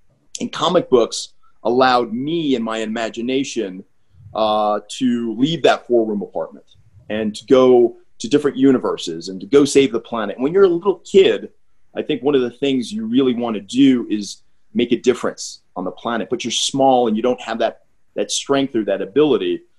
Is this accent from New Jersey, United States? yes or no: yes; Iselin, New Jersey, United States; also born or lived in Elizabeth; I was a kid. We moved from Elizabeth, New Jersey to this place called Island.